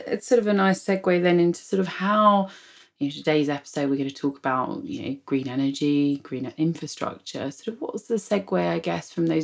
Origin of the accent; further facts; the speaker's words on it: United Kingdom; given I'm British, we always comment on the weather.